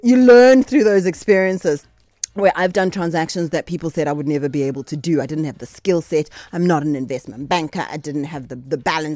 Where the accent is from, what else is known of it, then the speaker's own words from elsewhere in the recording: KwaZulu-Natal, South Africa; I am a KZN girl. I was born and raised in KwaZulu-Natal.